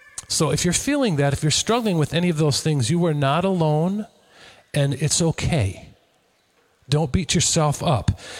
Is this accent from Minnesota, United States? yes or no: yes; Minnesota, United States; We're both from Minnesota, right?